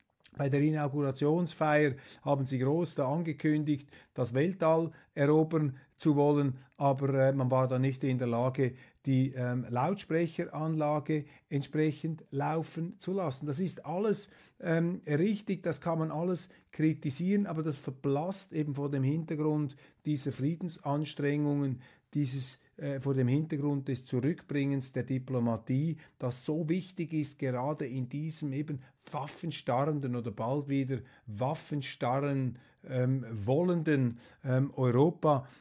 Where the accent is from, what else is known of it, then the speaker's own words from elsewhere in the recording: Switzerland; als Schweizer staunt man einfach über die geballte Unehrlichkeit da in der deutschen Politik. Ich meine, die ist ja auch bei uns sehr, sehr, sehr groß.